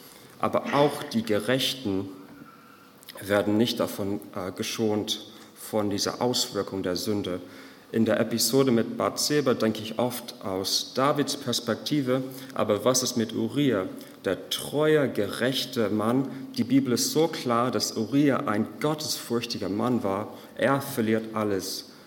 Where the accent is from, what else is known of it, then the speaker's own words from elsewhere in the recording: Ireland; German is a second language; ich mache weiter mit der Predigt. Falls jemand sich kurz wundert an der Aussprache, ich bin Ire und manchmal ist meine Aussprache nicht ganz so sauber